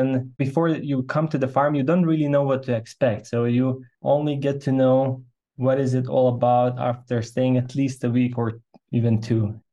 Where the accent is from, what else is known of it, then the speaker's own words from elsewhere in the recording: Lithuania; English is a second language; I grew up in Lithuania, in a kind of small, tiny village, not too far, like 50 kilometers from the border with Poland.